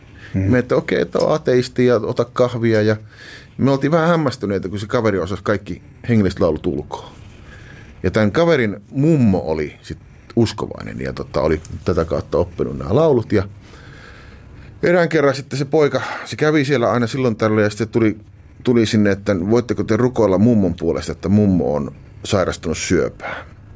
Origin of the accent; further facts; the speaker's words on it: Hirvensalmi, South Savo, Finland; mä oon maalta kotoisin Hirvesalmelta